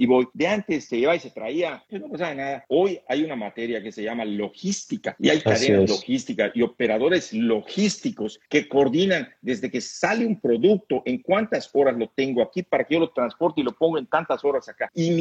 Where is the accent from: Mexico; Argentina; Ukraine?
Mexico; firmamos, digo, como mexicano